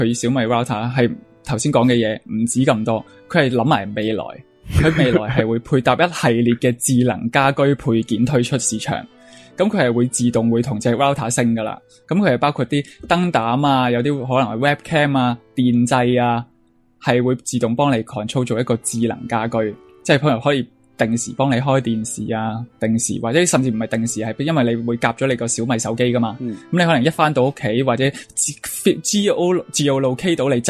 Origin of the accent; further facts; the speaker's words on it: Hong Kong; 我哋香港人就可能会驚啦